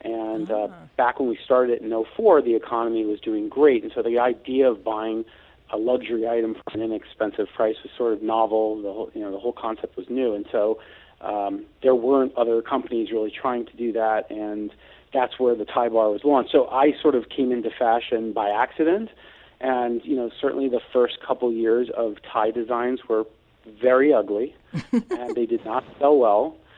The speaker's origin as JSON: {"language": "English", "town": "Miami Beach", "region": "Florida", "country": "United States", "also_born_or_lived": "Chicago", "said": "No, so I'm actually originally from Miami Beach, went to Beach High, and then ended up going to college and law school in the Midwest, and then became basically a Chicago area resident for about 20 years."}